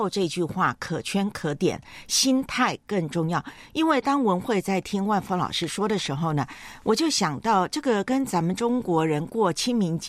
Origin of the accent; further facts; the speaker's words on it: Taiwan; 呢是生长在一个民间宗教非常盛行的地方，就是我的老家台湾，真的是三步一小庙，五步一大庙。